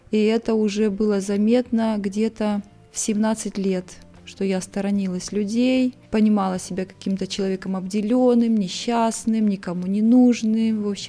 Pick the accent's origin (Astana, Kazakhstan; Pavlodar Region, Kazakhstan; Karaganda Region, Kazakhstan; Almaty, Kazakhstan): Karaganda Region, Kazakhstan; Karaganda; Я родилась в Казахстане, в городе Караганде, в семье простых людей, тружеников.